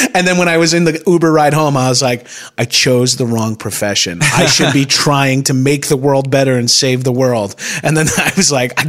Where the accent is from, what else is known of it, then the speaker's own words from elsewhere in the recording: New York, United States; I'm from New York, obviously